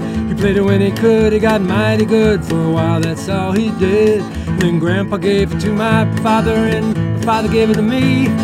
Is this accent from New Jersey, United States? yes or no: yes; New Jersey, United States; moved away as an adult; now in Ann Arbor, United States; No, I'm from New Jersey originally.